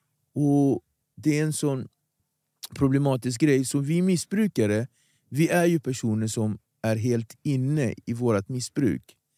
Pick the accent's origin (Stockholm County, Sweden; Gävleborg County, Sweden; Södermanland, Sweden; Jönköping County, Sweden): Stockholm County, Sweden; Nacka; jag är från Nacka, Ekdorp.